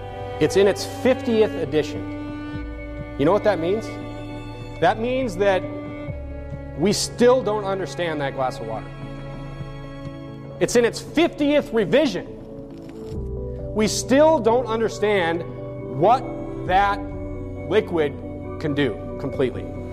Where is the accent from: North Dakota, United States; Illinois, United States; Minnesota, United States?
North Dakota, United States; I'm from North Dakota. We go ice fishing. We drive on lakes and we drill a hole through the ice and we drop a line and we fish.